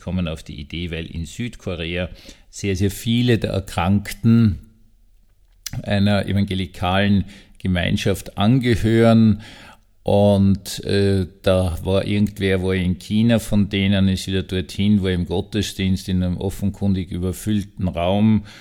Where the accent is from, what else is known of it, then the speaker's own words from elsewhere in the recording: Austria; also ich war als Österreicher, habe also absolut kein Verständnis für diese Faschingsumzüge